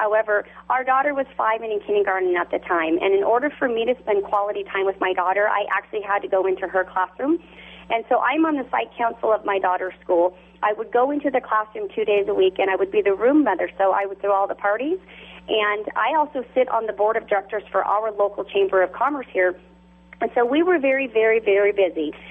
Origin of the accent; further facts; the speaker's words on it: California, United States; And so my husband and I actually live in California, born and raised in California.